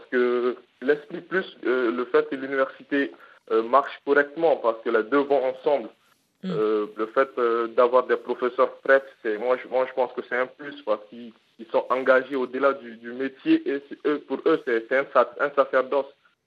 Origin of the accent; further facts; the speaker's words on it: Mali; vu que je suis malien, donc je paie juste 10 euros